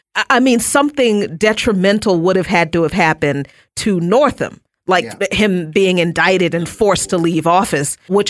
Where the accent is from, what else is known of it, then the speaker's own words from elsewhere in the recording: Jarrett, Virginia, United States; Yeah, being a native of Virginia, I was born in Jarrett, Virginia, so I'm well versed in the history of racism in the state